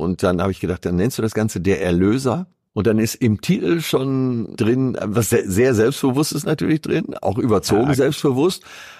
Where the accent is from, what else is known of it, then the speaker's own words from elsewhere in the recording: Hamburg, Germany; Ich komme in meine Heimatstadt.